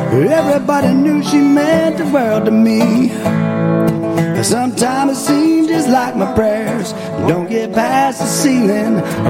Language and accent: English; North Carolina, United States; Western North Carolina.